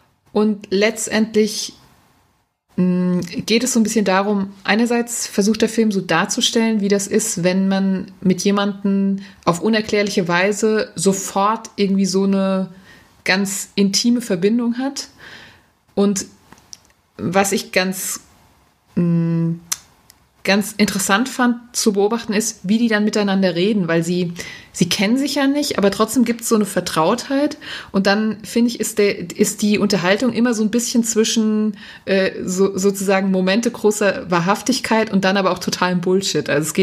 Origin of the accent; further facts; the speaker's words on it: France; Und ja, ich bin Französin.